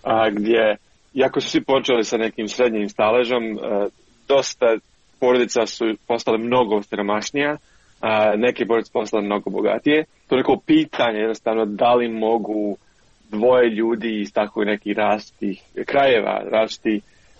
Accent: Sarajevo, Federation of Bosnia and Herzegovina, Bosnia & Herzegovina; što sam ja doživio kao dijete u Sarajevu

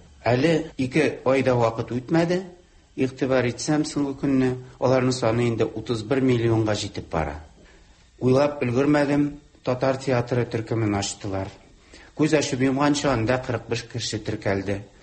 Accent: Bakay, Orenburg Oblast, Russia; Бакай туган авылым

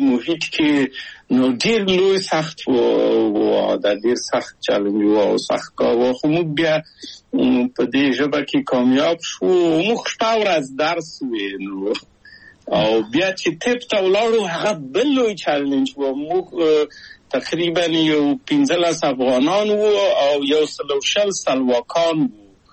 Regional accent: Kabul, Afghanistan; moved away as an adult; now in Czechoslovakia

